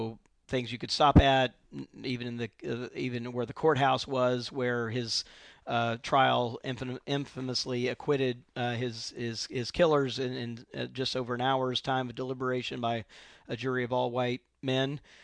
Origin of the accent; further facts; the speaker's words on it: Mississippi, United States; So I'm from Mississippi, and deeply moving what's going on in Mississippi.